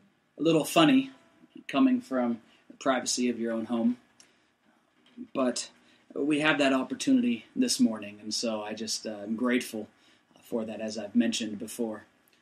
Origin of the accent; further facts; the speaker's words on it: Michigan, United States; also born or lived in Utah / Indiana; we enjoyed life together growing up in Utah and then Michigan and Indiana and then back to Michigan again as the Lord directed my dad and mom.